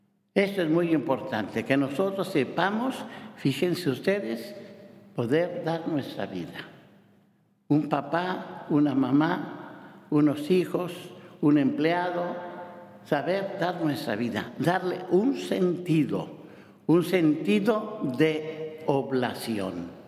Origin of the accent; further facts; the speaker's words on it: Zamora, Castile and León, Spain; En mi pueblo, bueno, en Zamora